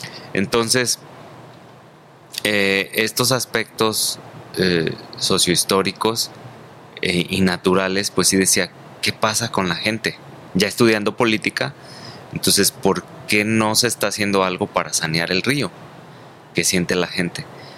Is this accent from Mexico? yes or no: yes; Zapotlán del Rey, Jalisco, Mexico; also born or lived in Guadalajara; en la comunidad donde yo crecí, nací aquí en Guadalajara, pero siempre vivimos en Zapotlán del Rey, que es de donde se oriundó mi padre. Entonces allí tienes tu casa. De pequeño fui a la escuela allí